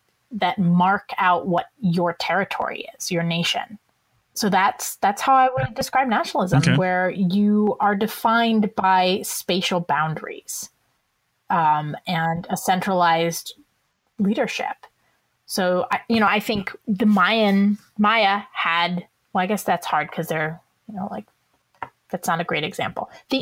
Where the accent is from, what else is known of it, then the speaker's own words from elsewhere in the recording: Iowa, United States; even in my own household, I'm from Iowa and my husband is from Minnesota.